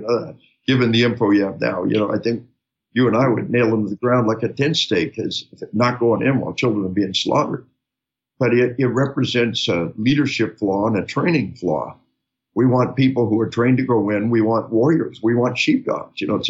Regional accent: Illinois, United States; We had a case in Illinois, my home state, just a little north of us here

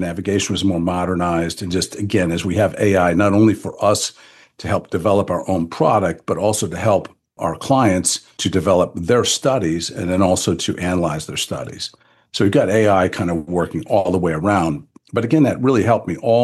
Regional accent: Midwest, United States; I had two little kids, and I was kind of like, I'm from the Midwest. And I was kind of pining to get back, not necessarily to Detroit, but just somewhere in the Midwest.

